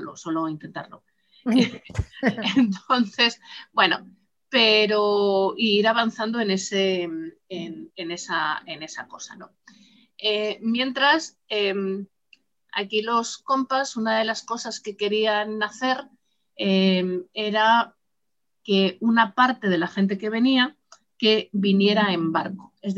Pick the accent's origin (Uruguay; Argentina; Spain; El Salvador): Spain; Madrid, Community of Madrid; Yo soy de Madrid y en Madrid tenemos un aprendiz de río